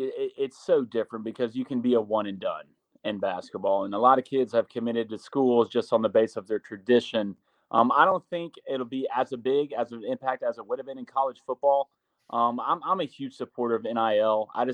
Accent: Auburn, Alabama, United States; You know, I'm from Auburn, Alabama. You know, Auburn hasn't always been the greatest in basketball

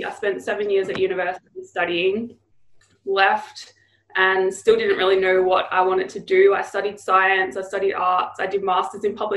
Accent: Melbourne, Victoria, Australia; now in Gold Coast, Australia; No, I'm from Melbourne.

